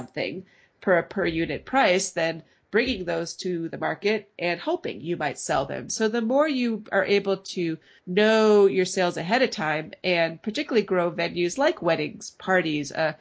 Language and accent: English; Wisconsin, United States; But that's another strong passion of mine to see things expanded here in my home state of Wisconsin.